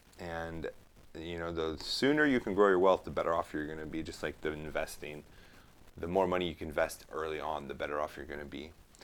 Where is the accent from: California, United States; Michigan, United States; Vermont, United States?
California, United States; And I'm just biased because I'm a Californian